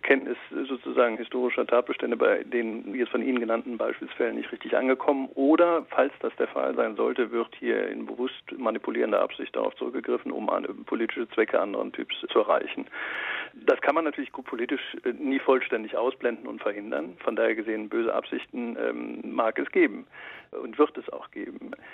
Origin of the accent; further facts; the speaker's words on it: Frankfurt, Hesse, Germany; Nun, als Frankfurter würde ich dem natürlich einiges abgewinnen wollen, aber das ist sozusagen dann der lokale historisch und wissenschaftliche Patriotismus.